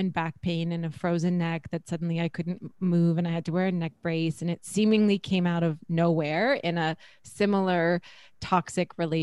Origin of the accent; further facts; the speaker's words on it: North Dakota, United States; I grew up in North Dakota, but when I moved from where I grew up